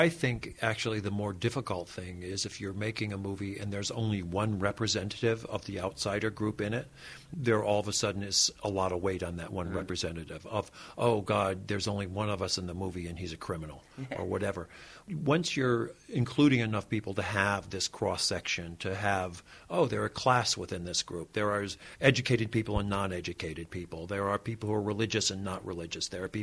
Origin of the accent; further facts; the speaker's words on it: United States; I actually think, you know, I grew up in America in a very mixed community